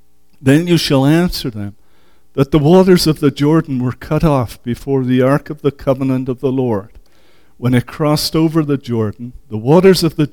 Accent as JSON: {"language": "English", "region": "England", "country": "United Kingdom", "moved": "yes", "said": "I'm from England. He came from England. My parents came, and we took them up to the mountains"}